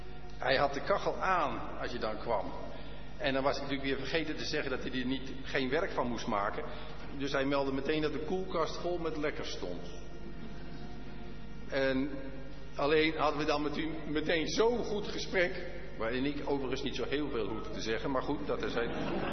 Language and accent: Dutch; Rotterdam, South Holland, Netherlands; born there; Anton gaat naar Rotterdam. En dat is, dat is de plaats waar ik geboren ben.